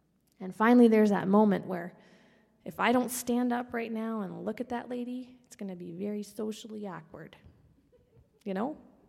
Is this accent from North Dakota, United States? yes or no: no; Minneapolis, Minnesota, United States; and I'm from Minnesota, Minneapolis, Minnesota.